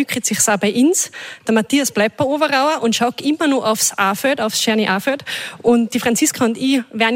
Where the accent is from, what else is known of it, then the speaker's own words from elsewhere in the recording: Auffach, Tyrol, Austria; Wir kommen aus der Wütschnau. In dem Fall kommt der Matthias und die Franziska aus Oberau und ich eigentlich aus Auffach.